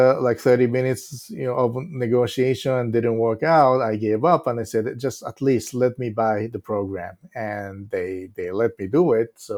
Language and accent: English; Osaka, Japan; And, if there's another chance, I really want to do this in my hometown, Osaka, too.